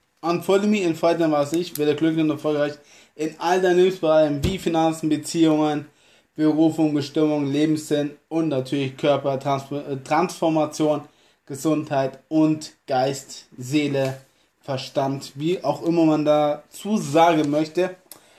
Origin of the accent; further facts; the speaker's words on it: Germany; Ich bin ein Deutscher, das mag so sein. Ich habe auch vielleicht polnische Wurzeln, das ist auch ganz gut so. Ich habe vielleicht auch jugoslawische Wurzeln, das kann auch gut möglich sein.